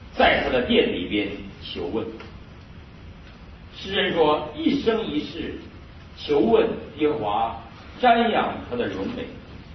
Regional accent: Northeast China, China; 我们东北人在种地的时候

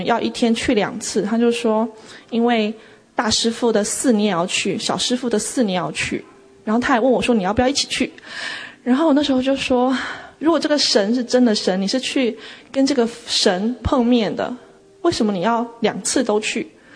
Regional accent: Taiwan; 我是在一个非基督徒的家庭长大的，我从台湾来的。

